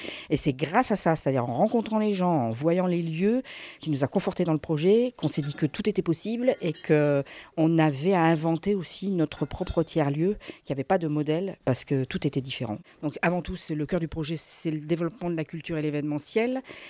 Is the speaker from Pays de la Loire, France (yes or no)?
no; Sourcieux-les-Mines, Auvergne-Rhône-Alpes, France; je viens de Sourcieux-les-Mines